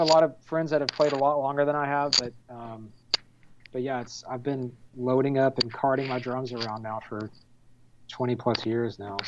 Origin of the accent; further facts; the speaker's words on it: Carrollton, United States; That's a big outdoor event in the middle of my hometown here in Carrollton.